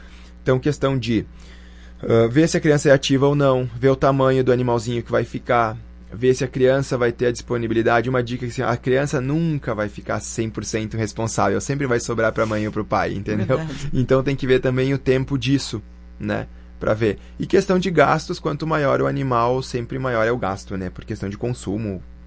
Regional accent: Brazil; Então, nós como brasileiros, que a gente dá jeito em tudo, nós temos que achar o nosso jeito para coisas positivas também, né?

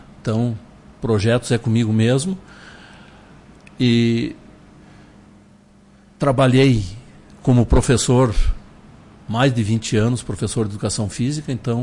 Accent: Bom Jesus, Rio Grande do Sul, Brazil; also born or lived in Caxias do Sul; Morei 50 anos em Caxias, sou de Bom Jesus, mas morei 50 anos em Caxias, então sou quase mais caxiense que bonjesuense.

